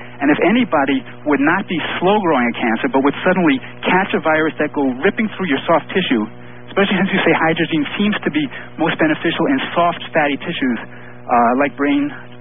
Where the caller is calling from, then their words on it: Michigan, United States; I'm calling from Southeast Michigan.